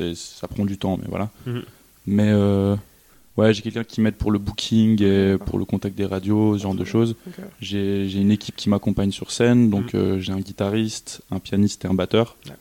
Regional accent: Switzerland; je viens pas de Paris, loin de là, je viens d'un petit bled en Suisse.

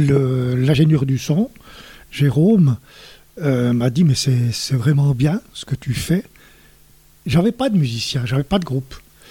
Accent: Bern, Switzerland; born there; Alors, je suis né à Berne.

